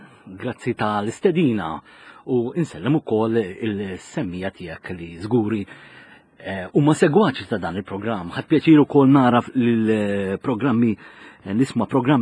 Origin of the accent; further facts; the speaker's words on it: Rabat, Western Region, Malta; Mela, jien tajjeb li ngħidu li jien mir-Rabat, għalkemm kuljum inkun ir-Rabat peresti naħdem l-Arkivju Nazzjonali, imma l-lum il-ġurnata noqgħod ħallija.